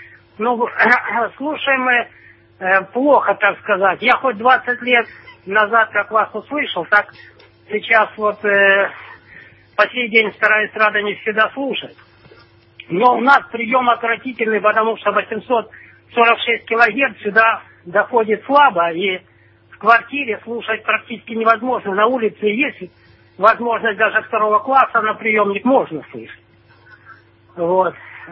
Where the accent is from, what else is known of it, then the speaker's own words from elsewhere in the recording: Zaporizhzhia, Zaporizhzhia Oblast, Ukraine; я из Запорожья.